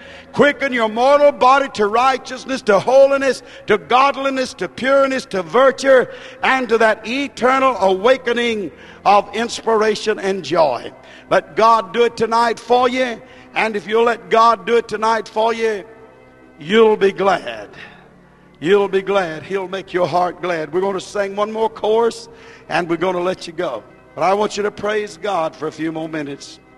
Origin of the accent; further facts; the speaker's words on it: United States; I, being an American here in America, I think we need to call on Jesus